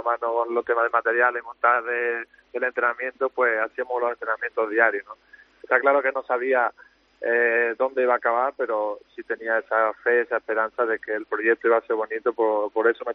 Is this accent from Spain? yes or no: yes; Spain; También soy español y muy orgulloso de mi país